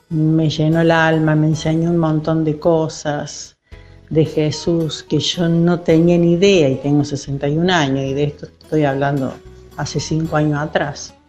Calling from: Berrotarán, Córdoba, Argentina; de Berrotarán

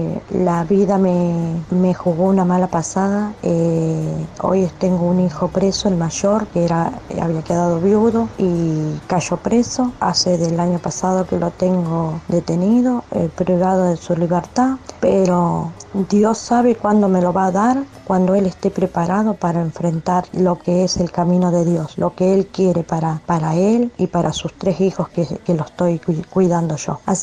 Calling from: Rafaela, Santa Fe, Argentina; de Rafaela, tengo 50 años.

